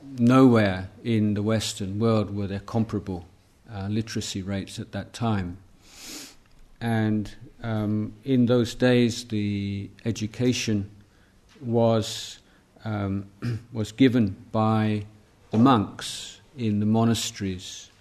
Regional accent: Ubon Ratchathani, Thailand; accent: Ubon; I have a slight Ubon accent, but I'm losing it, and it's becoming much more Korat these days.

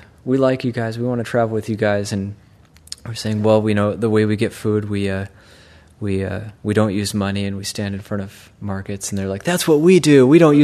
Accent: United States; born there; I was born in America, I'm white.

